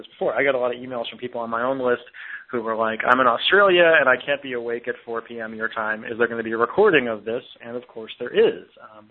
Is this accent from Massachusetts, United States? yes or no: yes; Massachusetts, United States; I say Haddad because I'm from Massachusetts.